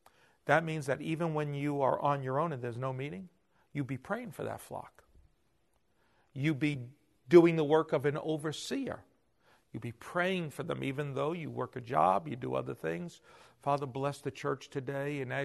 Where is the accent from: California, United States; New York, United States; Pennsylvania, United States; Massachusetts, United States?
New York, United States; Bronx; He's my second oldest cousin. We grew up together in the Bronx, and he sends me an email.